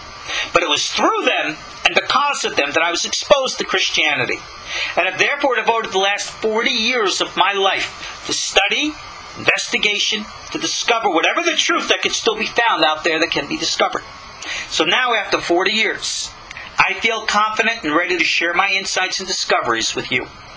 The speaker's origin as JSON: {"language": "English", "region": "New York", "country": "United States", "tie": "born or raised there"}